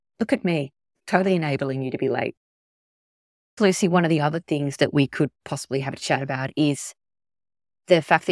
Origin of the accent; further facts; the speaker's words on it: Tasmania, Australia; Because I grew up in Tassie and it was always really cold and it was winter mid-year exams.